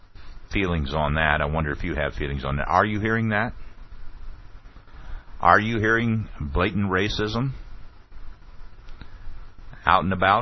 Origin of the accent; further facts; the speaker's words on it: Ohio, United States; I'm from Ohio. When we would go to Florida, we would stop there.